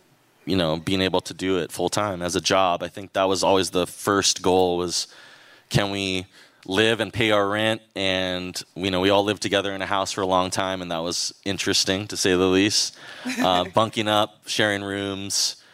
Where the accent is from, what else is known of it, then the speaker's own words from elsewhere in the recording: Hawaii, United States; We're from Hawaii. Hawaii is a place where you can't, if you get a little too big for your britches, you will get probably brought down to earth.